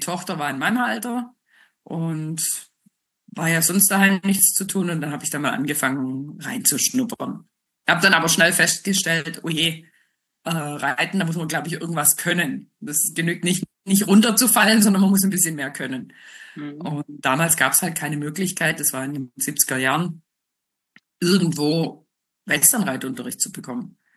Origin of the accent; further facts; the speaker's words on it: Tübingen, Baden-Württemberg, Germany; born there; Ich bin 1963 in Tübingen geboren und hatte das Glück, dass sich neben meinem Elternhaus ein Pferdezüchter niedergelassen hat